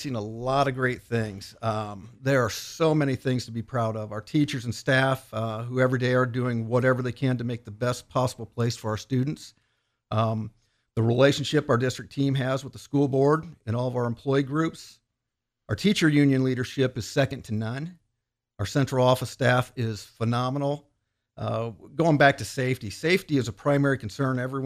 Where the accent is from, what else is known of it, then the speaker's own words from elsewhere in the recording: Auburn, Indiana, United States; I am from DeKalb County originally, which is northeast of Fort Wayne. Those of you that are car buffs, Auburn, Indiana, I grew up in that area.